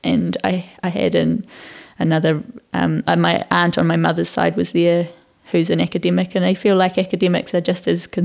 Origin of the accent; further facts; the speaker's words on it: Dunedin, Otago, New Zealand; moved away as an adult; now in Wellington, New Zealand; I was born in Dunedin and raised there, and left Dunedin when I was 30 to move to Wellington.